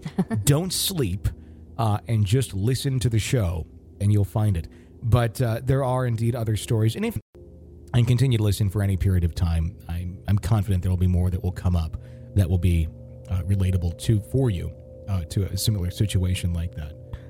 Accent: Fond du Lac, Wisconsin, United States; Yeah, that it's a place called Trinity, and it's in my hometown, Fond du Lac, Wisconsin, and it's now a restaurant.

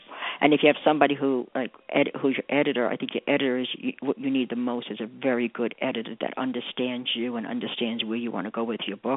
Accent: New York, United States; also born or lived in New Jersey; now in Florida, United States; I come from New York, New Jersey, and I'm in Florida now.

